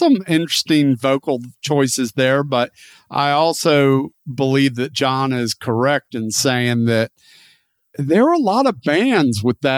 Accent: Gulf Coast, United States; I was born and raised on the Gulf Coast.

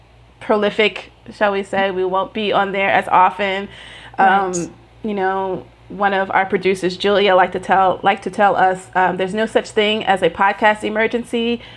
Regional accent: Tennessee, United States; I'm from Tennessee in America. You are British Nigerian.

